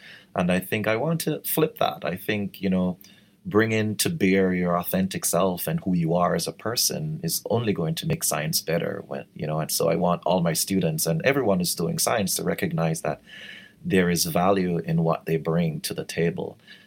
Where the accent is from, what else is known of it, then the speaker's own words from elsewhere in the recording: Kingston, Jamaica; back in Jamaica, where I grew up in Kingston.